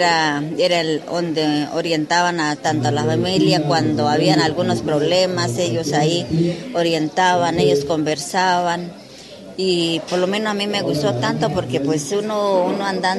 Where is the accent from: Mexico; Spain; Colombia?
Colombia; Cauca; soy del Resguardo López Adentro.